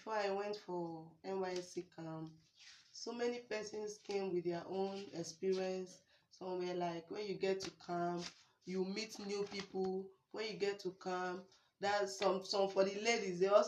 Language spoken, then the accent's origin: English; Rivers, Nigeria; I'm from Ikwere, and I was able to eat their food.